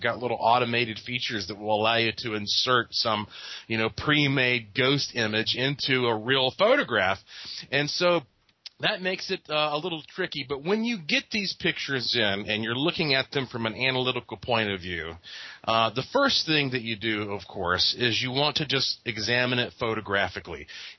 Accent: Asheville, North Carolina, United States; some of it that stems from right there in Asheville, North Carolina, which, of course, Asheville is my hometown.

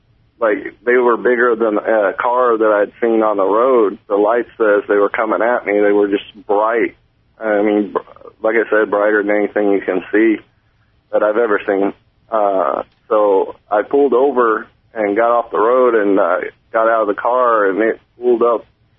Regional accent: Texas, United States; Oh, no, I'm from Texas. I was out there on business.

